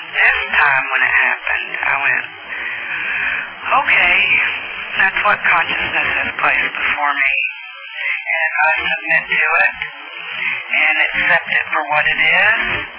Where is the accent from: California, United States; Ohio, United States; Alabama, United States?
Alabama, United States; I'm from Alabama, but I'm married to a South African, so I probably have some combination there.